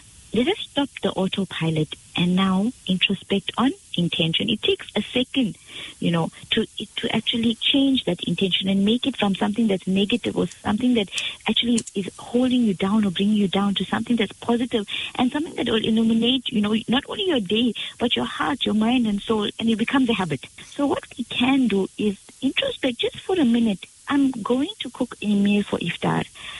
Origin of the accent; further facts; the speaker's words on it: Durban, KwaZulu-Natal, South Africa; for having me all the way from Durban.